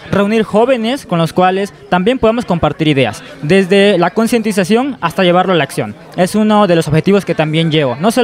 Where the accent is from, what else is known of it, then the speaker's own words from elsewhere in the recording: Tonalá, Chiapas, Mexico; Soy de Tonalá, la zona costa, es muy bello, Puerto Arista, tenemos uno de los emblemas más de Chiapas.